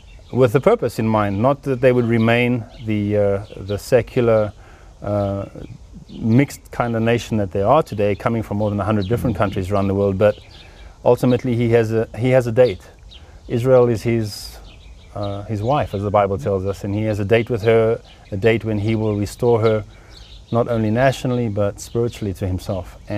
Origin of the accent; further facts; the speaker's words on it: Cape Town, Western Cape, South Africa; I come from Cape Town. Cape Town is a very beautiful city.